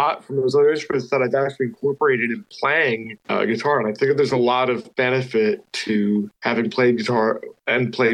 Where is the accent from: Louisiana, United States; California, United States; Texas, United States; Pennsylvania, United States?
Pennsylvania, United States; I was growing up in the Poconos. It's like the mountains, you know?